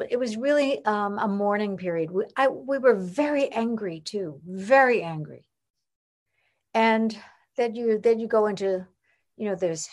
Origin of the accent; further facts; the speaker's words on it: Long Island, New York, United States; Also, I grew up in New York. I mean, on Long Island, but in New York.